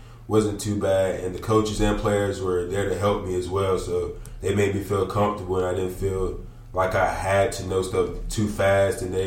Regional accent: Spartanburg, South Carolina, United States; Yeah, I'm from Spartanburg, which is only about 30, 40 minutes away, so it's not far.

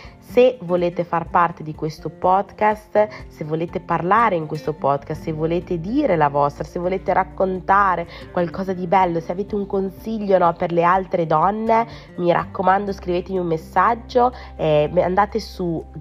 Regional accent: Lombardy, Italy; io vengo dalla Bassa Mantovana. Nella Bassa Mantovana le parolacce purtroppo sono all'ordine del giorno.

